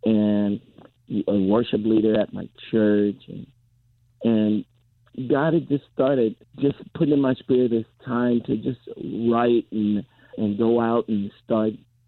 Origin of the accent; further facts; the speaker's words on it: Pine Bluff, Arkansas, United States; also born or lived in California; Yes. And actually, I was raised in the South in a town called Pine Bluff, Arkansas.